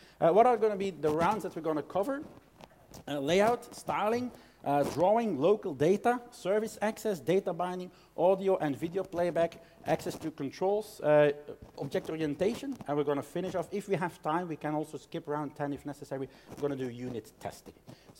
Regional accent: Belgium; So I'm coming from Belgium

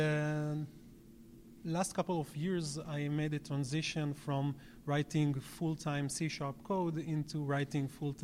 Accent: Israel

